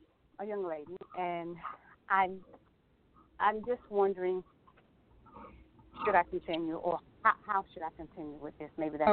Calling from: Atlanta, Georgia, United States; Hi. I'm calling from Atlanta, Georgia.

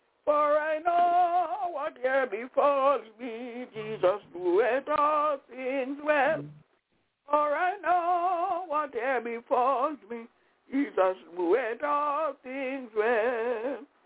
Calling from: Albany, New York, United States; I'm calling from Albany, New York.

